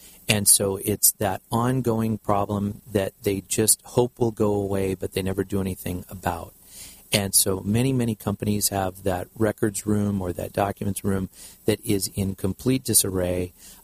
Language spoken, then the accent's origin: English; Seal Beach, California, United States; Yes, I was born and raised in Seal Beach, so I'm an Orange County native, and went away to school for a few years at the University of Wisconsin, and then came home